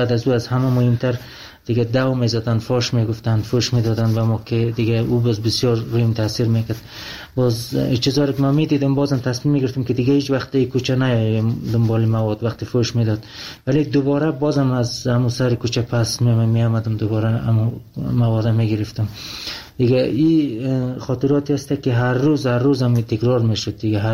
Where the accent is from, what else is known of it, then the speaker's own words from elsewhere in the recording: Afghanistan; من افغانی هستم